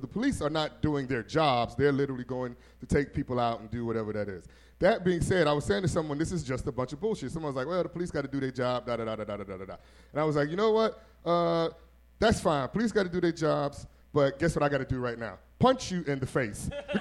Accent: Gary, Indiana, United States; Here's what, you know where I'm from. I'm from Gary, Indiana. I'm from where all the gangsters go when they retire.

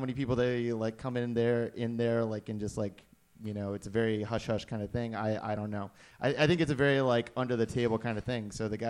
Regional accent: Dallas, Texas, United States; I'm from Dallas.

